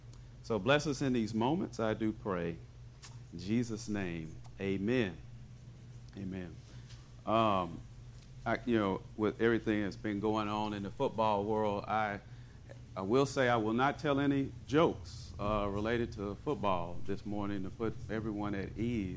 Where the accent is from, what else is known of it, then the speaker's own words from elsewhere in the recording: Memphis, Tennessee, United States; now in Clarksdale, United States; We're originally from Memphis, been in Clarksdale for 10 years now. But he said that he thought it would be a great idea for Ole Miss to hire Lane Kiffin. Well, being from Tennessee